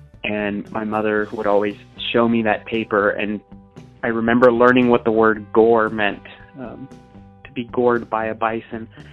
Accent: Montana, United States; I grew up in Montana, and every summer we went on vacation to Yellowstone National Park

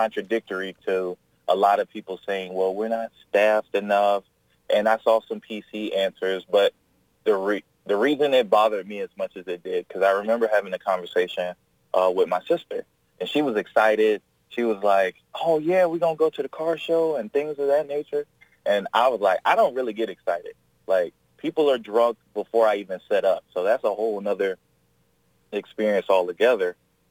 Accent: Jacksonville, Florida, United States; I grew up in Jacksonville. I've been raised here my whole life.

